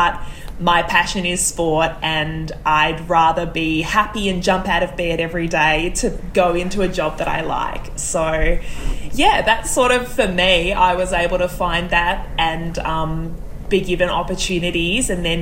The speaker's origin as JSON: {"language": "English", "town": "Melbourne", "region": "Victoria", "country": "Australia", "tie": "born or raised there", "said": "So, I live in Melbourne, Australia. I'm 35 years old. I grew up in Melbourne, did all of my schooling here, did my university here."}